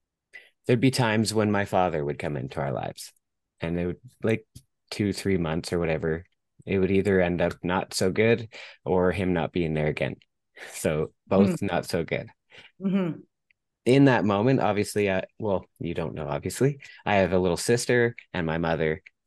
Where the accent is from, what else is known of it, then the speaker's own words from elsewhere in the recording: British Columbia, Canada; So as I said, I'm from Vancouver Island.